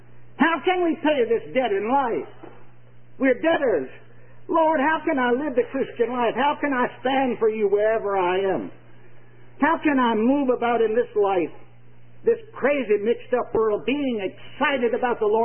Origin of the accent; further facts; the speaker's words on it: Richmond, Virginia, United States; Did I tell you Richmond is my hometown? Richmond, Virginia.